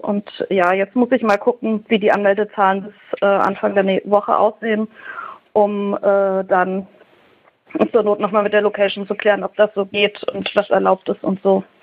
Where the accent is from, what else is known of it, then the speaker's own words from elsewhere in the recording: Thuringia, Germany; also ich komme halt aus Thüringen.